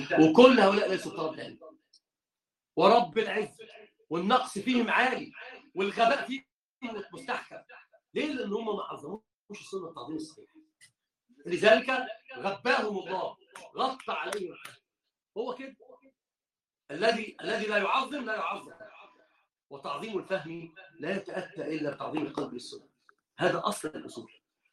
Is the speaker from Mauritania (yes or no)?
no; Egypt; هو طبعا عندنا في مصر يقول زيادة الخير